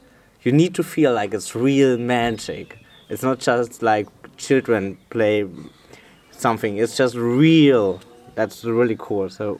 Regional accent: Germany; English is a second language; I'm from Germany

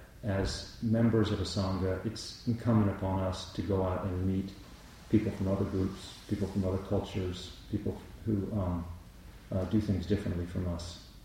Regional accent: the South, United States; I grew up in the South. It's not like that.

